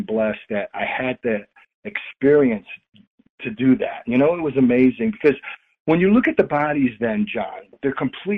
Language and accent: English; Ansonia, Connecticut, United States; I was in a small town outside of New Haven, Connecticut, called Ansonia, Connecticut.